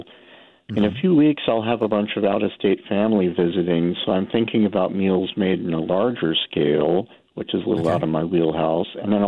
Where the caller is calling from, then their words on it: Indiana, United States; Oh, I'm calling from Northern Indiana with the WVPE station in Elkhart, South Bend area.